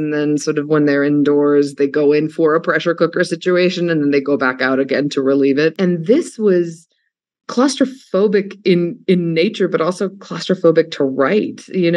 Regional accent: Cairo, Cairo Governorate, Egypt; also born or lived in Belgrade / Los Angeles / New York; now in United States; You know, I was born in Belgrade. I grew up in Cairo. I lived in LA. I've been a city person most of my life.

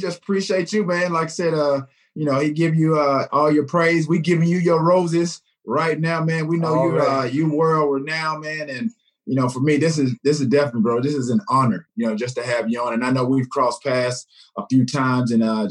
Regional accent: the South, United States; But again, growing up in the South, being raised by my grandmother, she always taught me to just be me.

